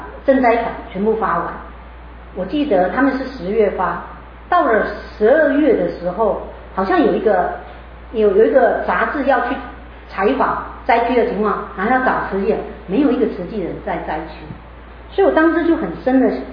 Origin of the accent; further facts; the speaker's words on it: Taiwan; 我跟他说我是从台湾来的